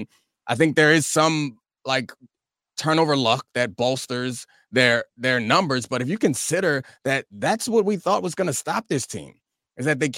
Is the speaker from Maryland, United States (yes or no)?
yes; Randallstown, Maryland, United States; Yeah, well, Randallstown, Maryland. Shout out.